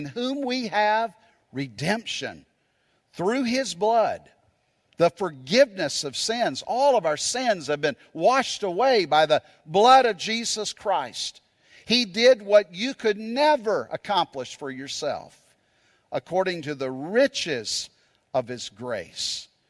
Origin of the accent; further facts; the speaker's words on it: Japan; I think about the fact where I grew up in Japan.